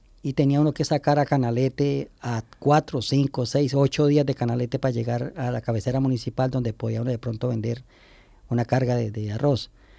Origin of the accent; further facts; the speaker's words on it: Vista Hermosa, Meta, Colombia; also born or lived in Cundinamarca / Puerto Rico, Meta; Desde la edad de 7 años salí al municipio de Vista Hermosa Meta, en el departamento del Meta. A los 13 años salí de ahí, 12, salí desplazado hacia el municipio de Puerto Rico, en el departamento del Meta.